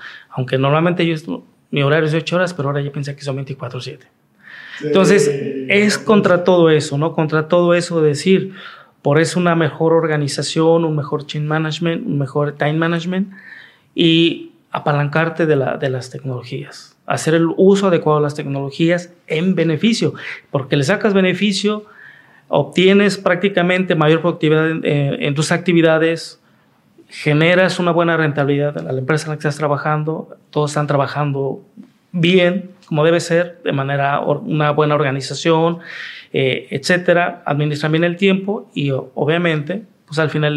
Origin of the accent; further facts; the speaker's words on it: Mexico; nosotros como latinos somos más cálidos. Mexicanos